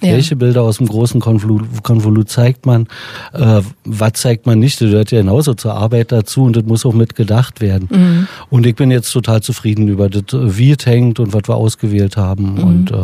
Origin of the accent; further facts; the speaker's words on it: Potsdam, Brandenburg, Germany; Ich komme selber aus dem Ostplattenbau in Potsdam.